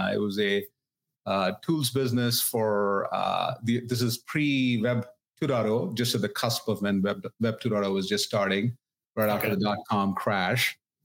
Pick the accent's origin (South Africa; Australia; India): India; Mumbai, Maharashtra; now in United States; So I'm born and raised in India. I grew up in a town called Bombay, Mumbai these days.